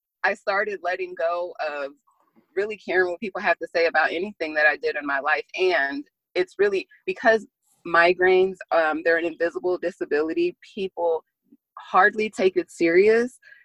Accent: the South, United States; So I grew up in the South, and so that gives about the whole view of my relationship with cannabis as a child.

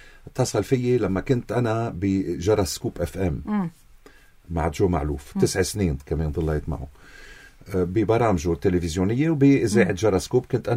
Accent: Ghazir, Keserwan-Jbeil, Lebanon; زافان حبيب القلب وابن بلدة غزير، ابن ضيعتي من غزير.

